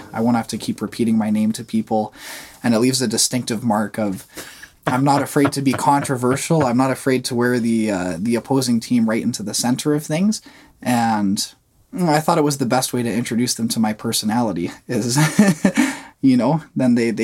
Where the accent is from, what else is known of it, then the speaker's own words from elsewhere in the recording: Calgary, Alberta, Canada; now in Edmonton, Canada; I'm born in Edmonton, even though I was raised in Calgary for 17 years, now after 3 years in Edmonton